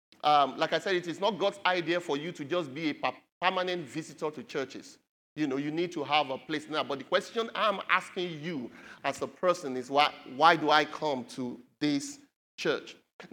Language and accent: English; Nigeria; some people in my home country, Nigeria